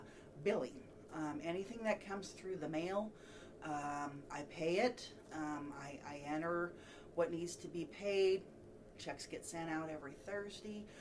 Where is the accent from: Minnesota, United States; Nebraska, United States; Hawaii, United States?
Nebraska, United States; Berea; Born and raised in, I was raised in Berea. We farmed and raised cattle. My mom and dad, my brother and sister. I'm a country girl.